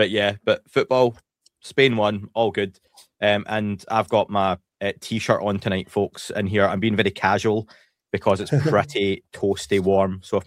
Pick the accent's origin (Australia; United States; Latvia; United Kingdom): United Kingdom; Scotland; now in Newcastle, United Kingdom; Remember, I am based in the northeast of England, which everyone forgets because I am Scottish, but I'll allow that faux pas, Pavel.